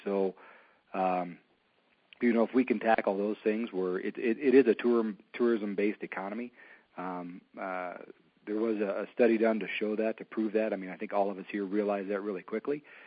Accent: Colorado Springs, Colorado, United States; I grew up in Colorado Springs, and when I got to college, I went to University of Northern Colorado and then ended up at Keystone Resort.

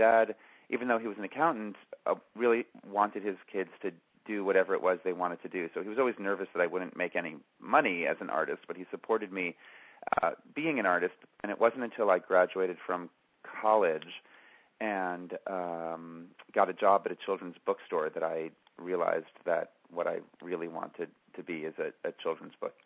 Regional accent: New Jersey, United States; I'm from the New Jersey dry cleaning side of … But we are still related.

